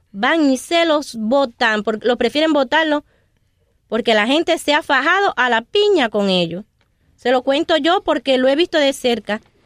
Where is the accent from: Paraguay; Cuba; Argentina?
Cuba; comprando las cosas como las compramos los cubanos de a pie